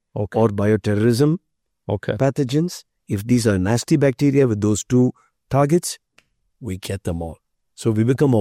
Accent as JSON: {"language": "English", "country": "India", "first_language": "Tamil", "second_language": "English", "said": "And INBAM in Tamil, which is my mother tongue, means, you know, happiness, INBAM, and peace."}